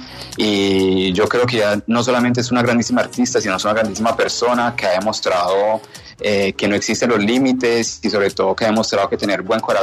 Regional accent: Colombia; also born or lived in Italy; el ser colombiano, yo, por más que yo crecí en Italia, yo soy orgullosamente colombiano.

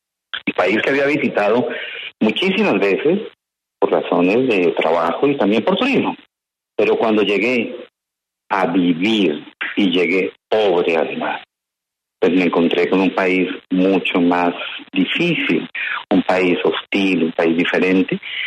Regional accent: Colombia; now in United States; Yo, por fortuna, pues como muchos colombianos, digamos, muchos suramericanos, entré volando, o sea, entré en un avión, entré con una visa de turismo, y después me legalicé.

